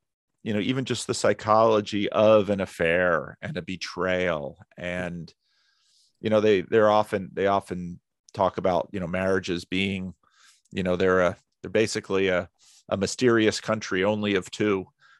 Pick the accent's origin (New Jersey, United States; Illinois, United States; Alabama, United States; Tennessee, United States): New Jersey, United States; So where I grew up in New Jersey, when I was growing up, there were a pretty good, healthy cluster of Christian Reformed churches.